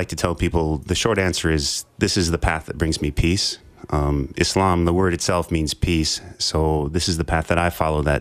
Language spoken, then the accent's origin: English; Minnesota, United States; no, I'm native Minnesotan, and I was raised Catholic right here.